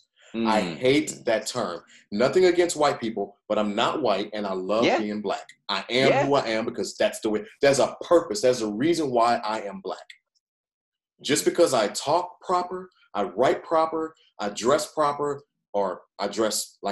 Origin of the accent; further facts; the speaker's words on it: Thibodaux, Louisiana, United States; born there; I was born in Thibodaux, Louisiana, at Thibodaux Regional Hospital in America, which makes me an automatic citizen of this country.